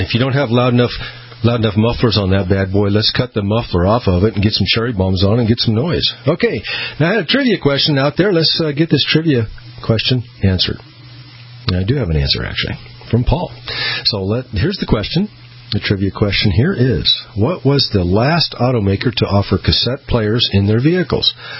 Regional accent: Boise, Idaho, United States; right here in my hometown, 670 AM 670 KBOI. I'm very proud. I started in Boise, Idaho years ago, 1995, and I'm very proud to be back home

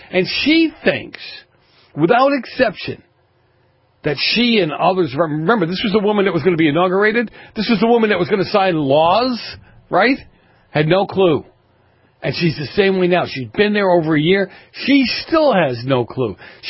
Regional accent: Boston, Massachusetts, United States; I grew up in Boston, right near College Row

